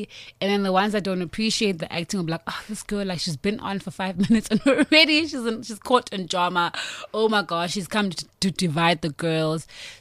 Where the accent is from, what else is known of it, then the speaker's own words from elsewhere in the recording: Queenstown, Eastern Cape, South Africa; I'm from the Eastern Cape, and it's a small town, like, I'm from Queenstown, which is a small town in the Eastern Cape.